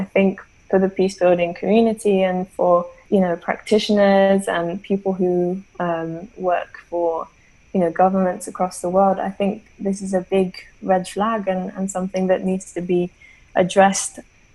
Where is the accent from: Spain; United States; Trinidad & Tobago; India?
Trinidad & Tobago; I am a person of color. I'm originally Trinidadian with a Sri Lankan mother. So like mixed heritage.